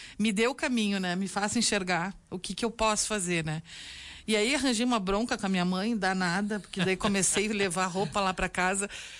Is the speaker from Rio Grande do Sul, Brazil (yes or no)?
yes; Vacaria, Rio Grande do Sul, Brazil; voltando para minha terrinha natal, que eu tanto amo, faz 7 anos, chegando em Vacaria